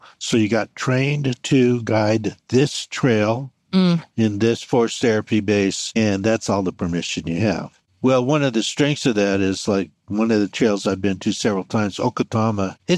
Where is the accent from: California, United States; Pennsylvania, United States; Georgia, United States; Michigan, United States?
California, United States; Santa Barbara; unlike where I grew up in Santa Barbara.